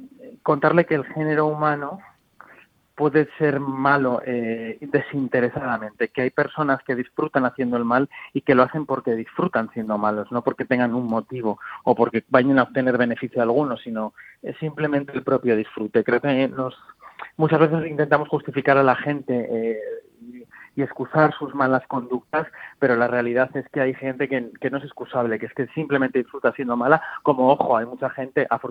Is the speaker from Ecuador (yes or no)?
no; Zamora, Castile and León, Spain; now in Madrid, Spain; Yo soy de Zamora, entonces cuando vine a Madrid